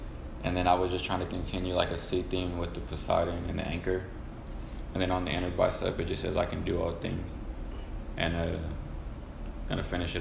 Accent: Houston, Texas, United States; So I was born and raised in Houston. Lived in Northcliff till I was like 4 or 5, maybe.

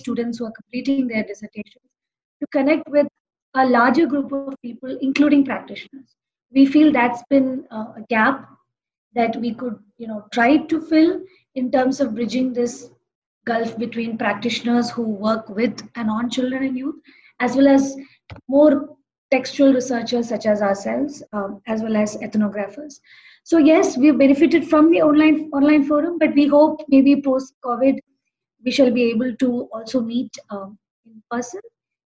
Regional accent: India; while I'm an Indian and I'm based in India and we tend to be very region focused

